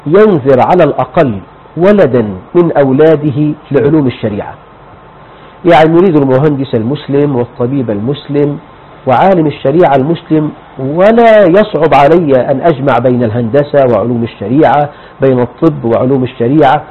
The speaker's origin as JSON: {"language": "Arabic", "country": "Egypt", "tie": "born or raised there", "said": "وأنا صغير عندما بدأت في حفظ كتاب الله عز وجل في الكتاب عندنا في مصر"}